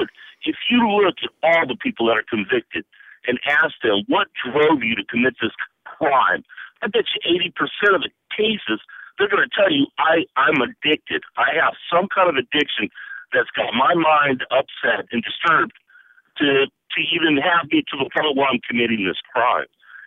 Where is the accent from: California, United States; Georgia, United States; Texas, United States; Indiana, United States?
California, United States; I'm a 49-year-old white man. I'm from Southern California.